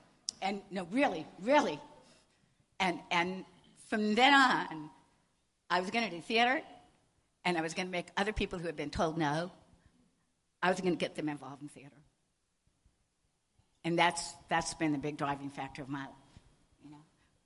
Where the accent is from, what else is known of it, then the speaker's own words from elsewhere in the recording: Austin, Texas, United States; also born or lived in Stuttgart, Germany / Berlin, Germany; I was born in Stuttgart, Germany, and I grew up in Berlin. My father was American military. He was counterintelligence. I spent the rest of my childhood in Texas, in Austin, Texas.